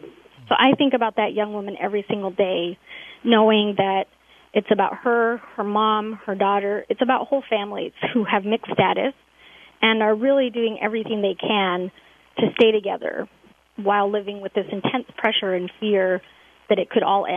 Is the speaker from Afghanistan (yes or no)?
no; Colorado, United States; I'm from Colorado.